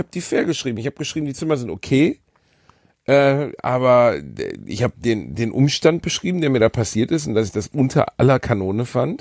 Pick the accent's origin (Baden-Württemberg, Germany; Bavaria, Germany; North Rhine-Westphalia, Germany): North Rhine-Westphalia, Germany; Gelsenkirchen; born there; sind auch keine Hochlandrasse. Ich bin in Gelsenkirchen-Rotthausen geboren. Das ist 3 Meter über normal Null. Und 4 Meter unterhalb der Emscher.